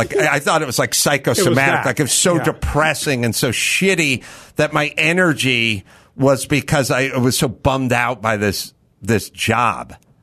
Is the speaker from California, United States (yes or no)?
yes; California, United States; I was from California with a bunch of dumb shit hippie fucking progressives